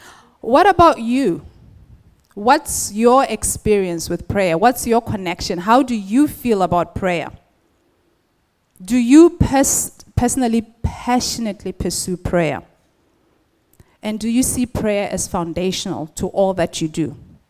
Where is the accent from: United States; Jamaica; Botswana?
Botswana; So I'm originally from Botswana.